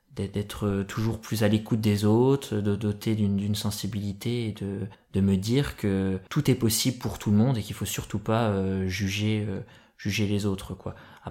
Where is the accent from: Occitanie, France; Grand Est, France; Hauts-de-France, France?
Grand Est, France; Langres; fier d'être français, d'être langrois. Voilà, j'ai jamais autant apprécié ma ville que depuis que je suis rentré d'Asie.